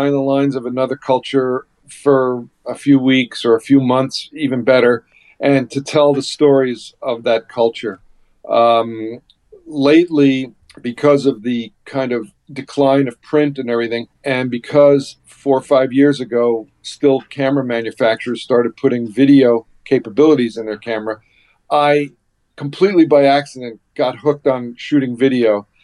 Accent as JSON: {"language": "English", "region": "New Jersey", "country": "United States", "tie": "born or raised there", "said": "And it was a story to shoot my home state of New Jersey."}